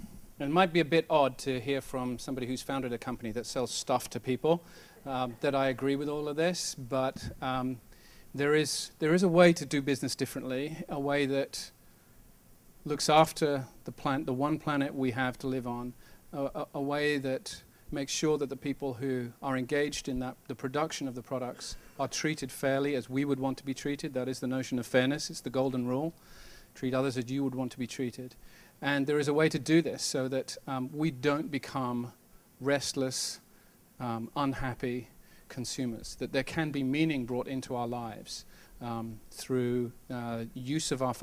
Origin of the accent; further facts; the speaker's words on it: United Kingdom; now in Santa Cruz, United States; and you can tell from my accent I'm not from around here. I live in Santa Cruz, And but I am kind of eventually from the UK through a very long history of being a missionary kid